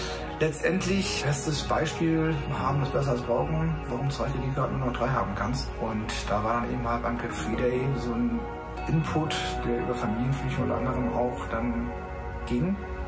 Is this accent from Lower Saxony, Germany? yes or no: yes; Stade, Lower Saxony, Germany; ich komme aus Stade